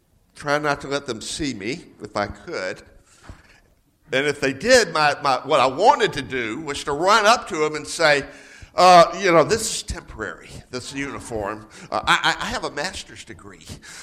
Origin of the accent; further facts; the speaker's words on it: Georgia, United States; I'm from Georgia. I am a Southerner and proud of it, I might say.